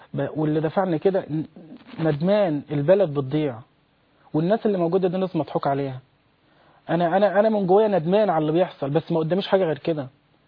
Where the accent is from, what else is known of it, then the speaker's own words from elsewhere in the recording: Giza, Giza Governorate, Egypt; انا اساسا من الجيزه